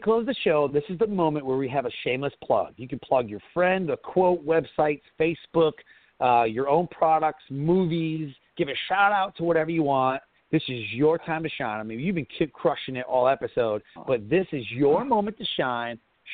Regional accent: Detroit, Michigan, United States; Yeah, well, I'm from Detroit, okay?

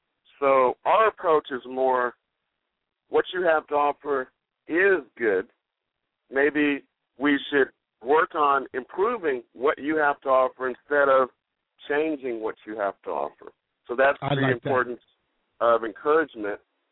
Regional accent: Los Angeles, California, United States; And me being born and raised in Los Angeles, I just felt the need to take it upon myself and do something about this environment

